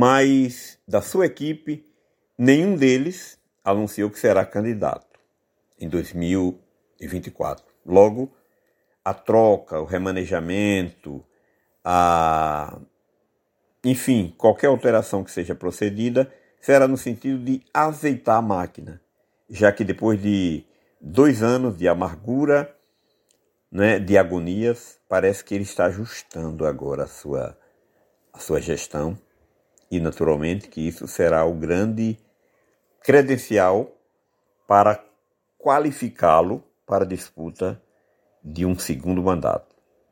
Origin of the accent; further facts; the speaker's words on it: Barra dos Coqueiros, Sergipe, Brazil; sou natural de Barra dos Coqueiros.